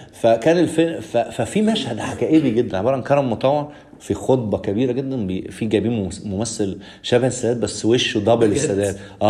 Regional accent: Egypt; بس طب احنا عندنا في مصر يعني

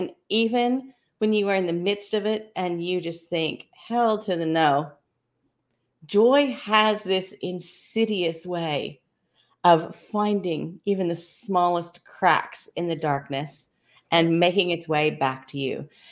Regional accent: Kansas, United States; accent: Kansas; It's just such a gift for me as a girl who was born and raised in Kansas, if you picked up on a little bit

